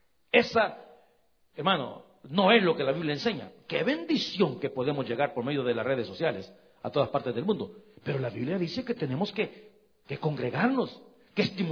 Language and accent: Spanish; El Salvador; hace muchísimos años era parte de la inteligencia de la guerrilla allá en mi país, en El Salvador.